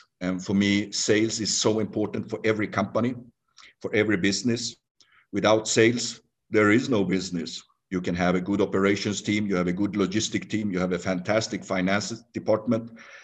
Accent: Tanzania; also born or lived in Sweden; I'm born and raised in Tanzania. I've lived in Sweden, worked in sales, moved back to Tanzania 7 years ago.

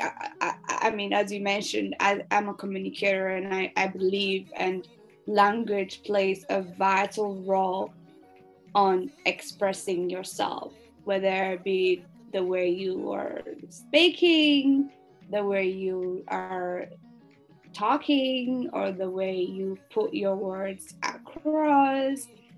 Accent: Asmara, Central Region, Eritrea; first language Tigrinya; English is a second language; course, having born and raised in the capital city, it was Tigrinya. Mm-hmm. I opened my mouth with my mother language, which is Tigrinya.

